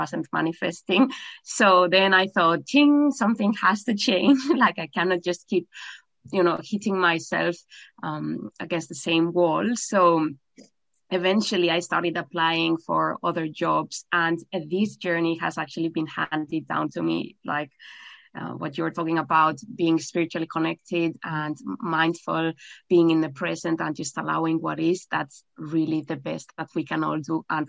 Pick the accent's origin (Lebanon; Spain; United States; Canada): Spain; now in Australia; back in Spain where I was raised, and my whole life really changed totally, basically. So I came back to Australia because I was born here in Australia